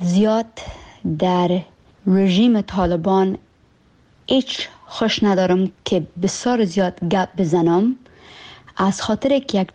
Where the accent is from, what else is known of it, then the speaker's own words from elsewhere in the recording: Alameda, California, United States; also born or lived in Afghanistan / Pakistan; در کالیفرنیا کاکایم زندگی میکرد. ما آمدیم در کالیفرنیا، در شهر الامیدا در کالیفرنیا کلان شدیم. اونمونجا از 3 سالگی تا صنف 12 را که خلاص کردم در الامیدا که فامیل خود زندگی میکردم.